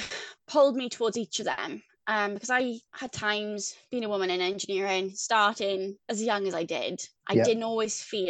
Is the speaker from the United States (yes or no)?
no; Bridgend, Wales, United Kingdom; I'm from Bridgend in South Wales